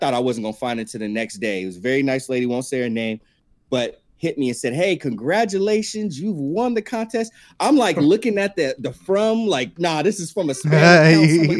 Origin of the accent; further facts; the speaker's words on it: Monterey, California, United States; now in Sacramento, United States; as someone who I'm from Monterey, but came to Sacramento, and my team was the Warriors